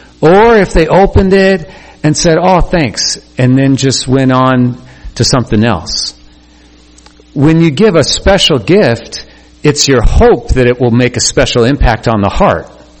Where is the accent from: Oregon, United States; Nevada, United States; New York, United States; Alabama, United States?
Oregon, United States; Bend; I was raised mostly in Bend, Oregon, and the Deschutes River flows through.